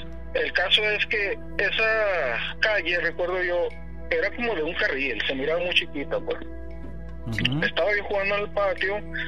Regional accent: Los Mochis, Sinaloa, Mexico; unos 10 años en un pueblo de Sinaloa. Yo soy de Los Mochis.

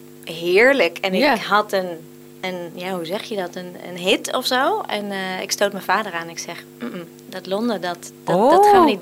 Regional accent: North Brabant, Netherlands; now in Curaçao; Nou, ik ben geboren in Nederland. Mm-hmm. In Brabant.

